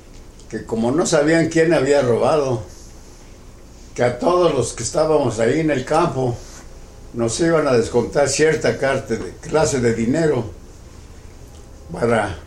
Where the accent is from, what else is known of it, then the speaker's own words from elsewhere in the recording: Mexico; now in United States; si me mandan para México, pues, es mi tierra, es mi país. Y eso es lo que quisiera, ir a morir en mi país.